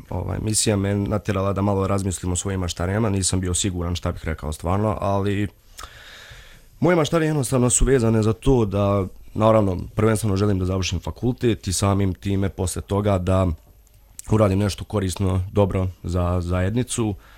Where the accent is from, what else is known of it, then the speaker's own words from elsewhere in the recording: Ugljevik, Republika Srpska, Bosnia & Herzegovina; now in Banja Luka, Bosnia and Herzegovina; na što nisam navikao s obzirom da ja dolazim iz Ugljevika i tu. To je mala opština